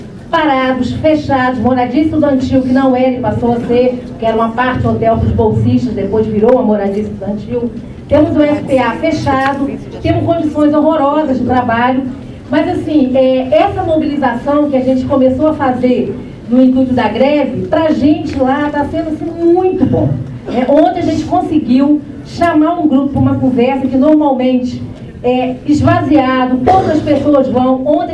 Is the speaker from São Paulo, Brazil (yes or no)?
no; Rio das Ostras, Rio de Janeiro, Brazil; sou de Rio das Ostras, e aí estamos aqui em 8, né, de Rio das Ostras